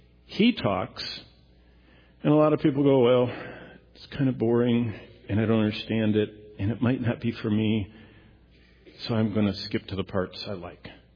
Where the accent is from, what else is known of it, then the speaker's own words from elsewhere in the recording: Lansing, Michigan, United States; I grew up in Lansing, but my ancestral home where my ancestors are from is an 1820 log cabin in around St. John's.